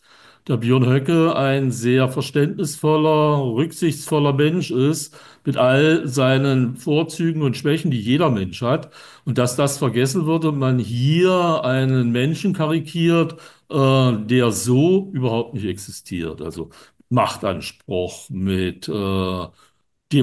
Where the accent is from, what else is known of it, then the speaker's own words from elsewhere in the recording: Thuringia, Germany; Ich komme aus Thüringen